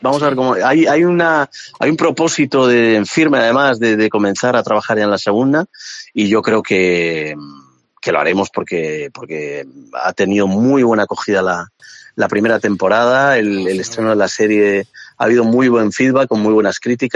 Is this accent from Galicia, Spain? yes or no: yes; Ferrol, Galicia, Spain; Yo soy del Barça, soy culé, pero soy del Racing de Ferrol, porque yo soy de Ferrol y durante hace unos años me hicieron embajador del club